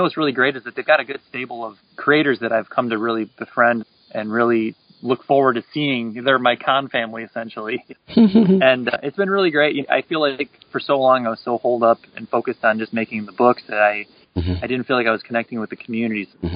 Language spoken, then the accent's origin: English; Chicago, Illinois, United States; that's even including my hometown show of Chicago, which I do very well at because it's my hometown show.